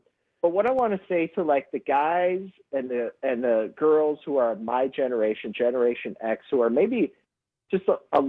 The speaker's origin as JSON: {"language": "English", "town": "West Bend", "region": "Wisconsin", "country": "United States", "tie": "born or raised there", "said": "When I was growing up in West Bend, I was on the wrestling team in middle school"}